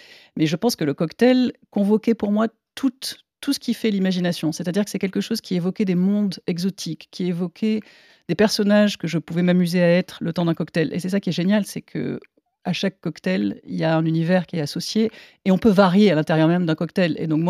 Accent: Montpellier, Occitanie, France; Moi, j'ai grandi à Montpellier, où on buvait des mauresques, donc du pastis avec du sirop d'orgeat.

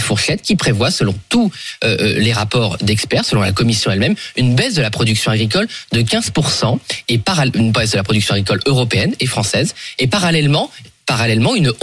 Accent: Hauts-de-France, France; moi je suis de la Somme, qui est une région agricole depuis le Moyen-Âge

